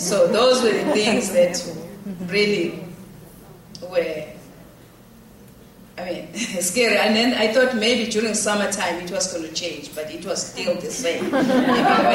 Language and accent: English; Ingwavuma, KwaZulu-Natal, South Africa; now in Detroit, United States; I was coming from Ingovuma, a small village. I had never been even to, in our cities in South Africa, like Durban, Johannesburg.